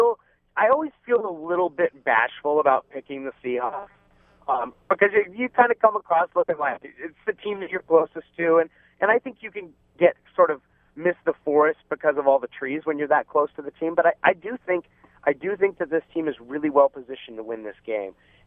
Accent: Oregon, United States; born there; moved away; I was born in Oregon, and I got out of that state as quick as I could.

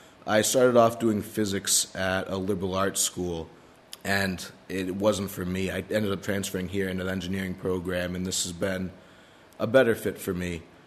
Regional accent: Manchester, New Hampshire, United States; I'm from Manchester, New Hampshire. I graduated from Manchester Central High School in the spring of 2008

